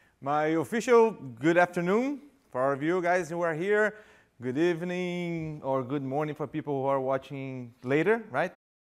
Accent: Rio de Janeiro, Brazil; accent: Brazilian Portuguese from Rio de Janeiro; first language Portuguese; English is a second language; a little words about me. I'm from Brazil, so this accent is not a Spanish accent, it's Brazilian Portuguese from Rio de Janeiro accent.

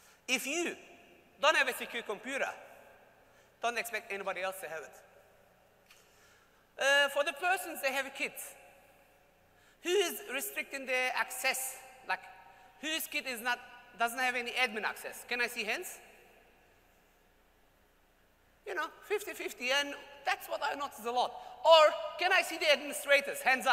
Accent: Australia; You know, I'm Australian. That's why the spelling was different.

